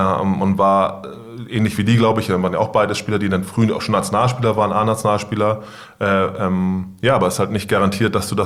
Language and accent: German; Hamburg, Germany; Ich komme aus Wilhelmsburg, ich bin dort aufgewachsen und deswegen, glaube ich, habe ich so ein gewisses Verständnis für den Stadtteil